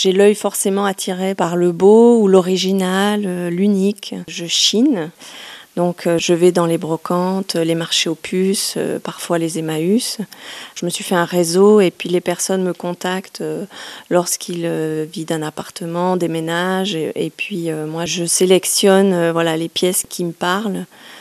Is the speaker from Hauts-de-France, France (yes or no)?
no; Nice, Provence-Alpes-Côte d'Azur, France; born there; Je suis fille d'antiquaire. Je suis née à Nice, dans le sud de la France, dans une famille de brocanteurs antiquaires.